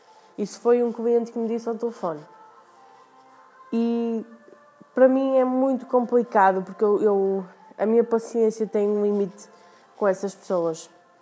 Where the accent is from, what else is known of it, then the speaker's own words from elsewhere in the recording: Porto, Portugal; tenho 22 anos, venho do Porto, trabalho em call center já há algum tempo.